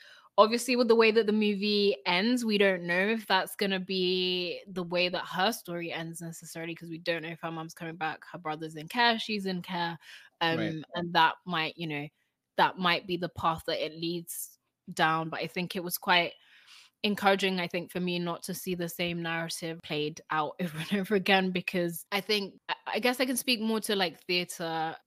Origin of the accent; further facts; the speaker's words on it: United Kingdom; But even like just being Black British, like yeah, there are moments that are like really hard